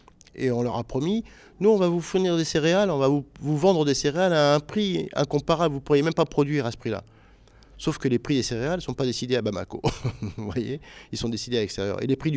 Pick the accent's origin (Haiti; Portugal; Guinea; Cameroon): Guinea; also born or lived in France; je suis guinéen, mais je suis aussi français puisque ma mère est française. J'ai grandi beaucoup ici.